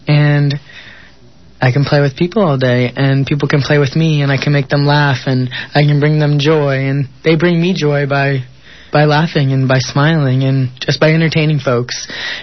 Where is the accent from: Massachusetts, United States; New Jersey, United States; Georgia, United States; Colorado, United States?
New Jersey, United States; You know, I grew up in New Jersey in a very, very small town. I was very conservative. I was raised Catholic.